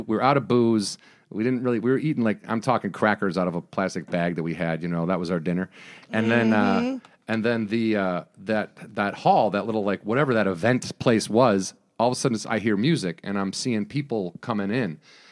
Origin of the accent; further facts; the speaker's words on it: United States; We're not like that. We're from America.